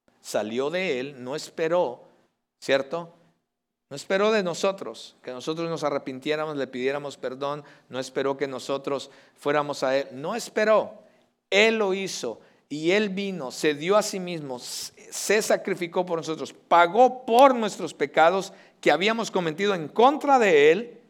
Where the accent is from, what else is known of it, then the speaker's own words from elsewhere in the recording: Mexico; Entonces decía mi mamá, ven a traer una leche y unos panes, unos virotes decimos en México, panes.